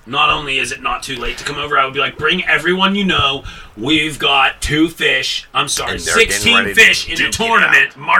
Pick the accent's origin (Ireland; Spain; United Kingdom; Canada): Ireland; As an Irishman myself, I will say I have said that many a time.